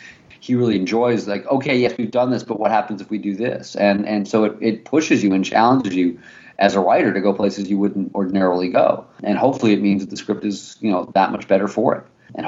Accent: New York, United States; I grew up in New York, and New York in the winter has a very certain kind of feeling to it

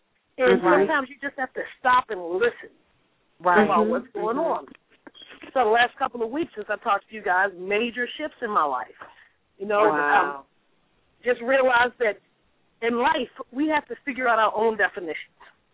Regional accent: Baltimore, Maryland, United States; For the people that don't know me, I'm from Baltimore as well.

